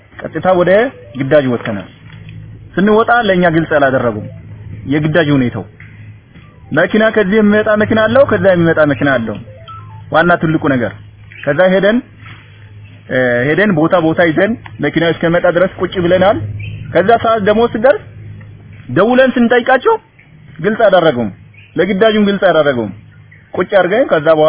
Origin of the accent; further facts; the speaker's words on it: Southern Nations, Nationalities, and Peoples' Region, Ethiopia; ተወልጄ ያደኩት ጋሞጎፋ ዞን ውስጥ ነው።